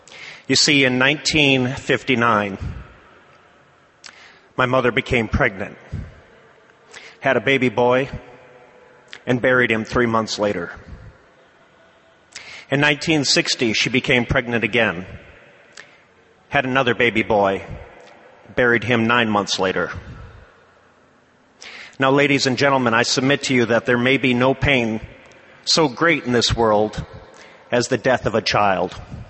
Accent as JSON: {"language": "English", "town": "St. Cloud", "region": "Minnesota", "country": "United States", "tie": "born or raised there", "said": "It's the summer of 1978, and I'm partying at a place in St. Cloud, Minnesota, my hometown."}